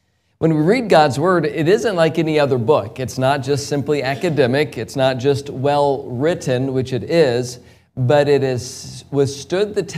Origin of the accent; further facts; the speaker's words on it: United States; born there; I still agree that it is the greatest country on the planet, and I am thankful that I was born in America.